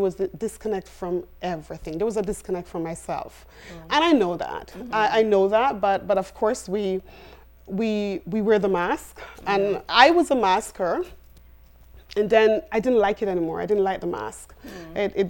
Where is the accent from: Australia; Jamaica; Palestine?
Jamaica; also born or lived in Antigua; So I lived in Antigua for a while. But growing up in Jamaica, as a young girl